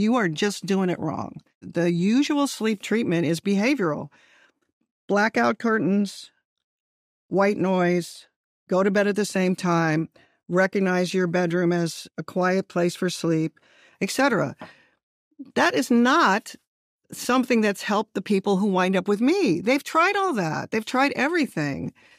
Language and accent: English; California, United States; Yes. I grew up in California.